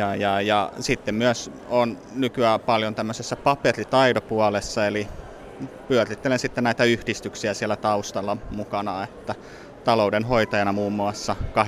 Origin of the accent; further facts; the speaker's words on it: Lahti, Päijänne Tavastia, Finland; also born or lived in Tampere / Vantaa; now in Helsinki, Finland; ihan alun perin olen Lahdesta lähtöisin, siellä suurimman osan elämästä viettänyt. Sitten muutin Tampereelle opiskelemaan, ne kun sai pakettiin, niin sitten muutin takaisin Lahteen, sieltä Vantaalle ja nyt viime syksynä sitten Helsinkiin.